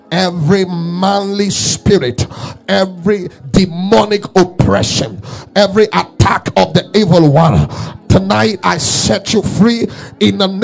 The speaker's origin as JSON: {"language": "English", "country": "Ghana", "said": "Not an American, I'm from Ghana. My accent is different."}